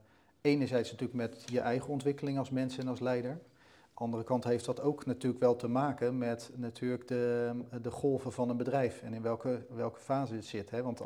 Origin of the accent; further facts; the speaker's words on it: Rotterdam, South Holland, Netherlands; ik ben in Rotterdam-omgeving ook opgegroeid. Rotterdamse bedrijf gewerkt, bij Feyenoord gevoetbald.